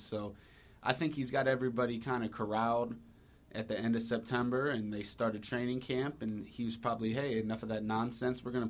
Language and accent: English; Canton, Ohio, United States; actually scored 61 points against the Canton Charge, my hometown.